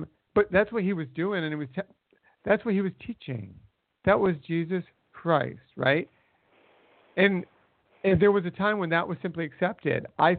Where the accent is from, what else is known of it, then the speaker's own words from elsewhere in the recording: United States; But I like it when the American wins. I'm an American. But I'm pretty much, you know, not a flag-waving American, and I never really was.